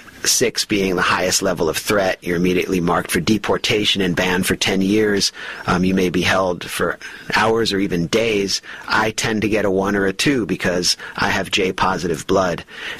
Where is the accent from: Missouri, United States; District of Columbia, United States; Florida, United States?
District of Columbia, United States; Washington; I'm a Jewish American. I grew up in Washington, D.C. Went to Hebrew school. I went to private school with, a large Jewish population.